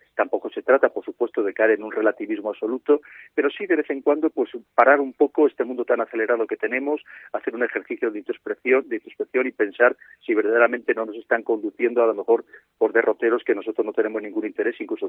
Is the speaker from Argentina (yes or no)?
no; León, Castile and León, Spain; encantado de estar de nuevo aquí en mi tierra, en mi querida ciudad de León